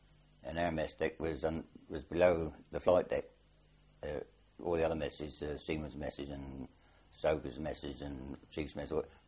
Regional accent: Portsmouth, South East England, United Kingdom; born there; I was born in Portsmouth.

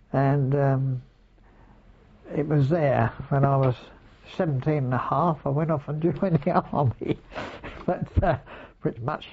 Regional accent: Brixton, London, United Kingdom; Streatham. I was born in Streatham in South London.

